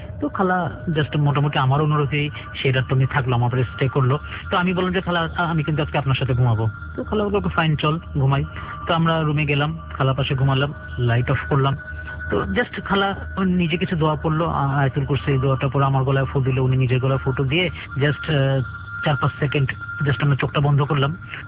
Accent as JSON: {"language": "Bangla", "town": "Dhaka", "region": "Dhaka Division", "country": "Bangladesh", "tie": "born there", "said": "প্রথমত হচ্ছে আমার আম্মা পুরনো ঢাকার, সেই সূত্রে আমার জন্ম পুরনো ঢাকায়। পুরনো ঢাকায় আমার যে বাড়িতে বেড়ে ওঠা, 4-5 পর্যন্ত আমি যে বাড়িতে ছিলাম, ভাড়া বাড়ি ছিল আমাদের"}